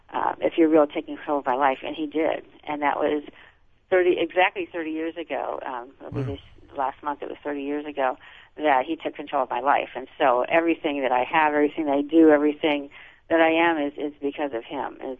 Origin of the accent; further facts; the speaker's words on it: Ohio, United States; moved away as an adult; I grew up in Northeast Ohio and went to college in Ohio, Ohio State and University of Cincinnati, and then moved to Southern California when I was about 24 years old